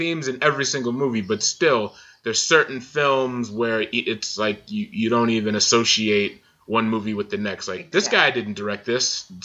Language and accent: English; Massachusetts, United States; when I where I grew up in Massachusetts, the same side of the street, down the street from my house was a video store